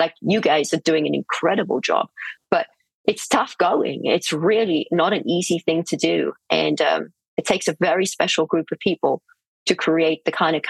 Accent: South Africa; It was tough growing up in South Africa.

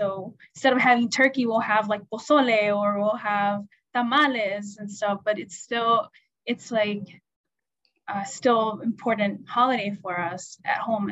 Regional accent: Mexico; now in Chicago, United States; I could also consider Chicago my home, but I'm from Mexico and I'm very proud. So I always say I'm from both.

